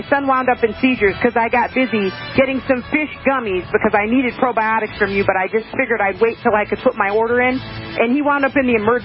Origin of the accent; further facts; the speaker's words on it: Cleveland, Ohio, United States; My family hails from South Carolina, and I was raised in Cleveland, so it's kind of a little switch up there.